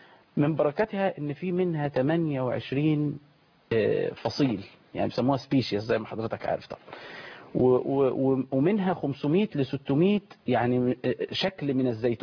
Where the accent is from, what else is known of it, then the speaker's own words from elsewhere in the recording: Dakahlia, Egypt; وعلى فكرة أنا بلدياتكم برضو من الدقهلية يعني.